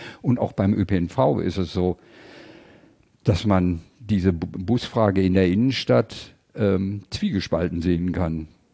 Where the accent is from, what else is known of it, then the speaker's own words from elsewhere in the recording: South Germany, Germany; ich komme aus Süddeutschland